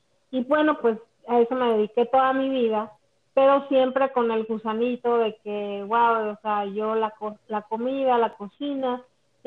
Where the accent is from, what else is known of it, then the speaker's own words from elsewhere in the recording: Mexico; moved away as an adult; now in Orlando, United States; Soy originalmente de México, toda mi vida la viví en México, trabajé para empresas muy importantes, pero un día conocí a mi esposo, que es cubano, y él vive aquí en Orlando, así que pues nos casamos y me vine a vivir